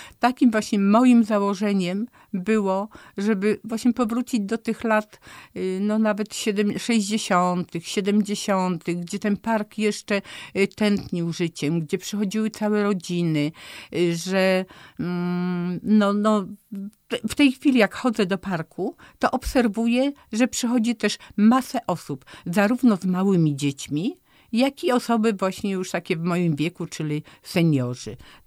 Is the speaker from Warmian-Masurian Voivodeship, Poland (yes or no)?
yes; Olsztyn, Warmian-Masurian Voivodeship, Poland; ja, stara olsztynianka z krwi i kości, zatorzanka, więc Zatorze znałam, ale dowiadywałam się wielu ciekawych rzeczy na temat miejsc z innych dzielnic Olsztyna